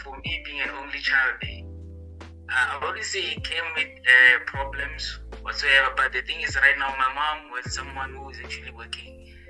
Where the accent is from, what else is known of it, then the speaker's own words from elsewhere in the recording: Gamarishane, Limpopo, South Africa; obviously, so I'm from Limpopo, studying at Tshwane University of Technology. Okay. And Limpopo, I'm from a small village called Gamarishane, and also I was raised by a single parent, the mother.